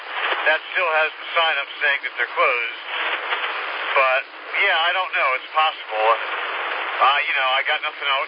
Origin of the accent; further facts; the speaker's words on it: Malden, South Carolina, United States; I'm from Malden. I'm headed back to Graycourt.